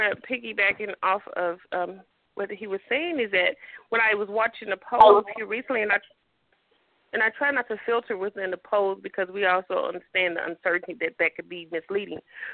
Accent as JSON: {"language": "English", "town": "Dallas", "region": "Texas", "country": "United States", "tie": "born or raised there", "said": "because I was born and raised in Dallas, Texas, where you could find a little bit more diversity"}